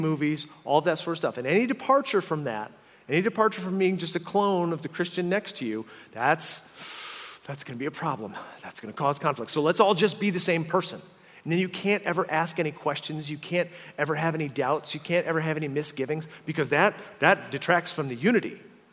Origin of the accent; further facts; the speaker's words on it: Northeast, United States; I mean, listen, I grew up Irish Catholic in the Northeast. They don't call us the fighting Irish for nothing, right?